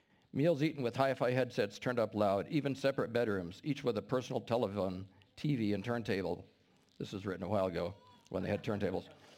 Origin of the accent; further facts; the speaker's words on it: Midwest, United States; And I grew up in the Midwest around lots of Amish.